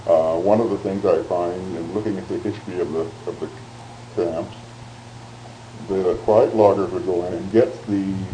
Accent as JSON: {"language": "English", "region": "Arkansas", "country": "United States", "tie": "born there", "said": "So I was born in Arkansas, but then in the interim, my grandfather died. And that's left my grandmother and I in Arkansas for 2 years longer than they had anticipated."}